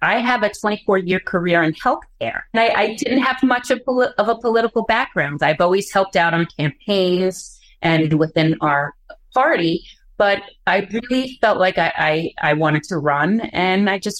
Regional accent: Bronx, New York, United States; I'm born and raised in the Bronx.

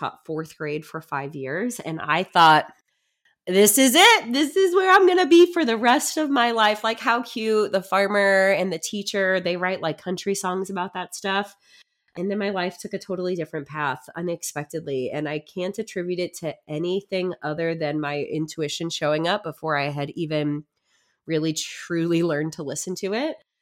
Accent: Illinois, United States; I grew up in what I thought was a small town, in kind of the Metro East St. Louis area, so closer to a big city.

